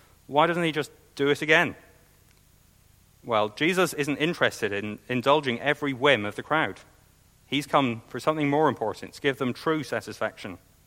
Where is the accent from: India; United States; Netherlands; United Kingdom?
United Kingdom; Scotland; Now, maybe I'm just being pessimistic, being a Scot.